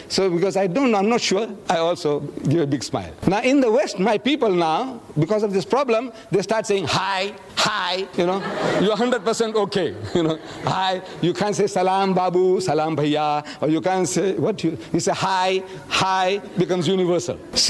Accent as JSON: {"language": "English", "country": "South Africa", "said": "I come from South Africa."}